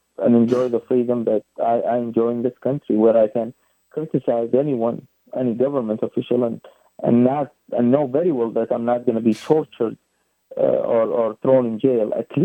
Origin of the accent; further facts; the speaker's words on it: Bahrain; moved away; Yes, I'm originally from Bahrain. I have family there, and I have even lost some family member in the struggle for democracy since I was born.